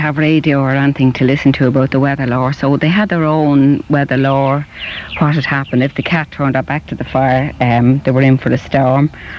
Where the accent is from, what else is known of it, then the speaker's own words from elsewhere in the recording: Dublin, Leinster, Ireland; now in Tallaght, Ireland; Well, I live in Tala now at the moment, but I lived in Drimna.